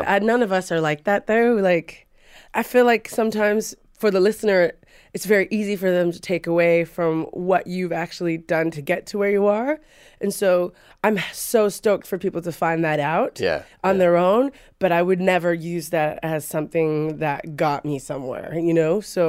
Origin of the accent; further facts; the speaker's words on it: New Zealand; I finished growing up in New Zealand in Aotearoa